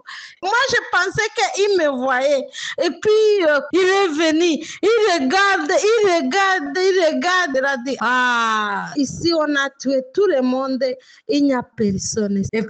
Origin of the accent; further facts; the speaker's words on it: DR Congo; now in Mayotte; Je suis congolaise et je suis à Mayotte.